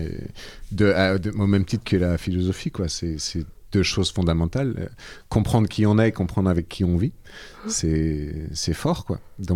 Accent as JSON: {"language": "French", "region": "Nouvelle-Aquitaine", "country": "France", "said": "Moi, je viens des Deux-Sèvres."}